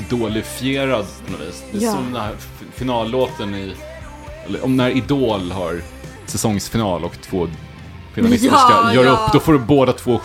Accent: Linköping, Östergötland, Sweden; Jag är uppväxt i Linköping, så...

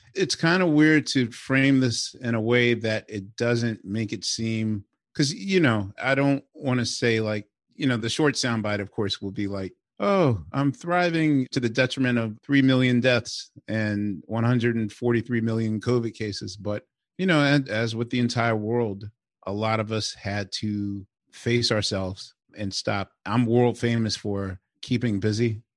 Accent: Philadelphia, Pennsylvania, United States; I'm from West Philly. So West and Southwest Philly are kind of like where my, and Center City, of course, is like where my DNA is implanted.

